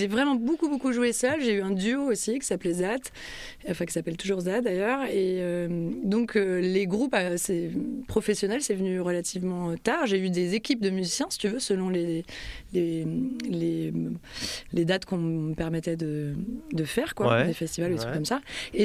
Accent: Nantes, Pays de la Loire, France; moved away as an adult; also born or lived in Réunion; Au départ, je suis nantaise, moi.

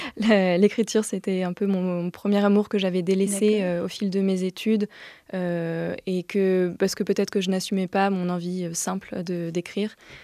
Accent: Bourg-en-Bresse, Auvergne-Rhône-Alpes, France; Je suis née à Bourg-en-Bresse, j'y ai grandi, j'y ai fait mes premières études quoi, jusqu'au bac.

